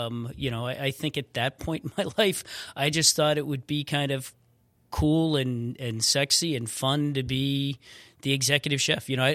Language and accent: English; Buffalo, New York, United States; also born or lived in Colorado; So I went home. I grew up in Buffalo. I went home, kind of did a little bit of community college, worked in the ski shop that I worked in for a while, and a bunch of us that Christmas moved out to Vail.